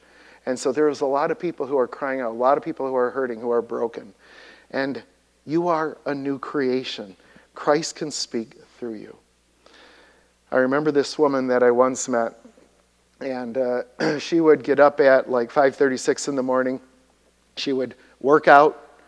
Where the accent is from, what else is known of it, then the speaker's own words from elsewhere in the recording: Chicago, Illinois, United States; the paper we got to our house every day when I grew up in Chicago.